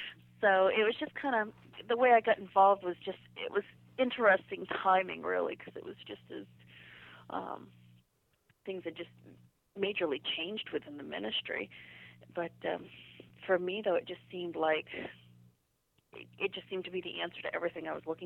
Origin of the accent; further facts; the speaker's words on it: Maine, United States; I was working at a restaurant in my hometown, and there was two of them that were working there. One of them stood out quite a bit because this was in southern Maine